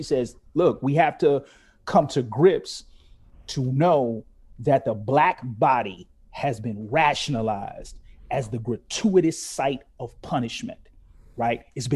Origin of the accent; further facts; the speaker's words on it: Chicago, Illinois, United States; I'm born and raised in Chicago, I'm almost 50 years old.